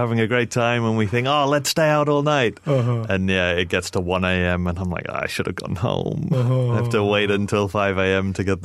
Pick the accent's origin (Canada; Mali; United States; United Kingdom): United Kingdom; England; now in New Zealand; I'm originally from England. Mm-hmm. And my family emigrated to New Zealand probably 25 years ago.